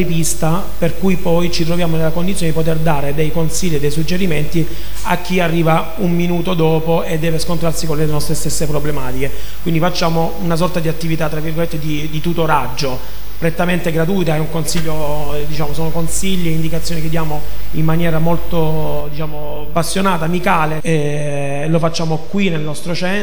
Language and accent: Italian; Lecce, Apulia, Italy; Io sono di Lecce, sono di San Pio, sono nato, cresciuto, ho studiato nell'Università del Salento